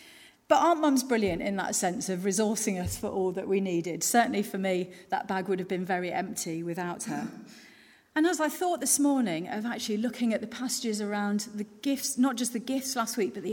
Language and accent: English; Leicester, East Midlands, United Kingdom; I grew up in Leicester.